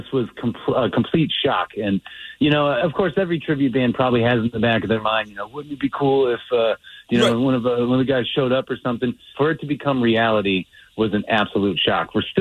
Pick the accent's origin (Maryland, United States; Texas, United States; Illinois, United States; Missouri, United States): Illinois, United States; Chicago; so we're from Chicago